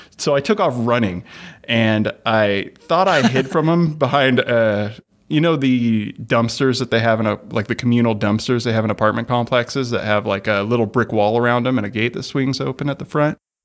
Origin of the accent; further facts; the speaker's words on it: Fallujah, Anbar, Iraq; growing up in Fallujah from that point forward. There was no laws.